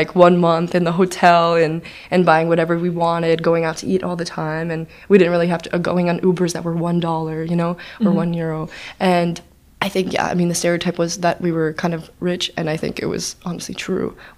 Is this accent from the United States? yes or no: yes; United States; Because I'm Greek-American and I grew up in America.